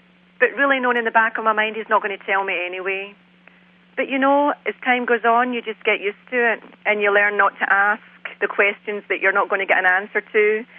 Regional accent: Scotland, United Kingdom; I'm Brian's wife, and we have been married for 12 years, and I'm originally from Scotland.

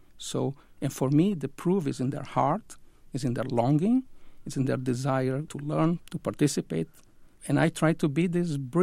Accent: Sao Paulo, São Paulo, Brazil; It was like living in a little shtetl, a little village from Eastern Europe that my grandparents transplanted to Brazil.

